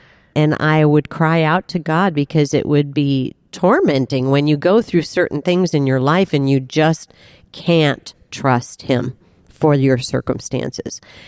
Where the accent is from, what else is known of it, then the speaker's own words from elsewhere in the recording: Wheaton, Illinois, United States; Well, I grew up in the Chicago area. My family was from Wheaton, Illinois, and my dad had been a professor at Wheaton College.